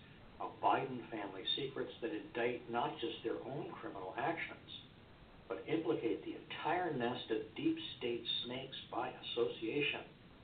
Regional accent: Massachusetts, United States; I'm here in lockdown, Massachusetts, in my hotel room. I have a week of ministry that I'm doing here in my home state.

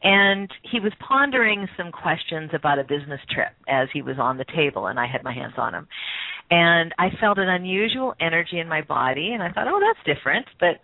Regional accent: British Columbia, Canada; I was born on Vancouver Island in Canada and grew up there.

